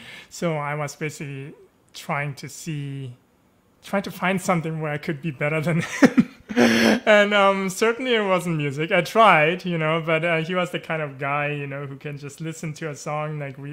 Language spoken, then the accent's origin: English; Germany; English is a second language; also born or lived in Japan; So I was born in Japan, but moved with my family to Germany when I was 2.5 years old. And so I didn't really live in Japan. So I grew up bilingual. German is better than my Japanese, actually, I have to admit.